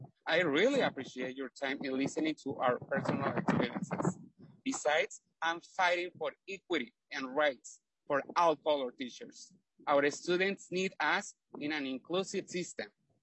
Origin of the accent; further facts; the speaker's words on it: Mexico; English is a second language; moved away as an adult; now in Minneapolis, United States; I came from Mexico.